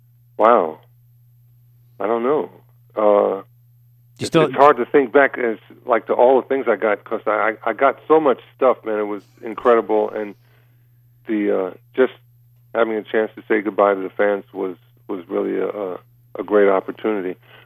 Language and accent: English; New York, United States; I was born and raised in New York, so I got a chance to go to jazz clubs in New York City.